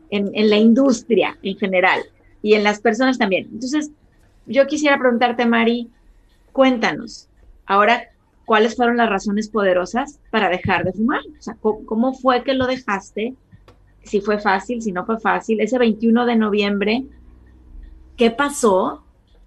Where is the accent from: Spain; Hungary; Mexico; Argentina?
Mexico; Tampico, Tamaulipas; now in Mexico City, Mexico; soy de Tampico, llegué a vivir a México por ahí del 2003